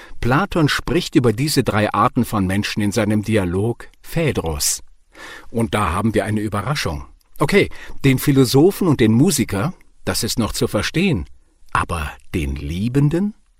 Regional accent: Greece; German is a second language; woher kommst du? Ich sage, Griechenland.

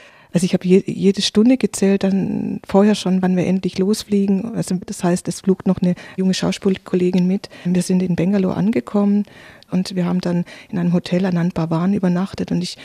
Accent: Swabia, Germany; ich komme aus dem Schwäbisch-Bayerischen

